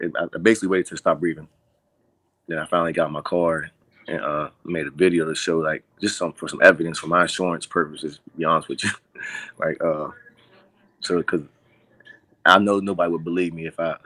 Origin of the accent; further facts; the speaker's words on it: Pittsburgh, Pennsylvania, United States; I'm from Pittsburgh. I come from a small neighborhood.